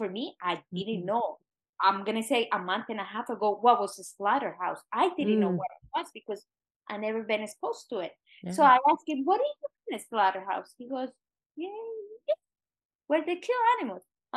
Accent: Colombia; To me, I grew up in Colombia. I was exposed to a lot of animals.

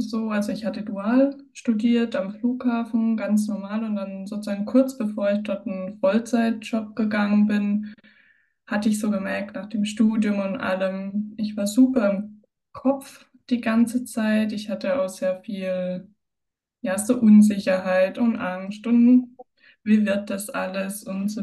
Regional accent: Baden-Württemberg, Germany; now in Landshut, Germany; Ich bin 29 Jahre jung, gebürtig aus Baden-Württemberg, wohne aber inzwischen seit ja, circa 10 Jahren bei Landshut hier in Niederbayern.

